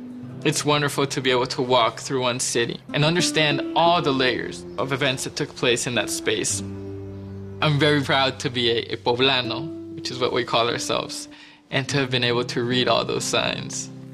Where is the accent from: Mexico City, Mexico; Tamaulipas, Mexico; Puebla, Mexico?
Puebla, Mexico; from the city of Puebla de Los Angeles, which is my hometown.